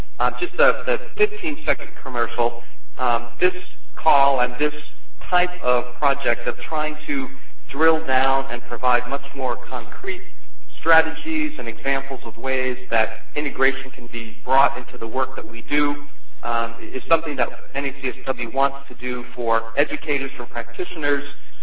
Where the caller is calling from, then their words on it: New York, United States; I'm actually calling from LaGuardia Airport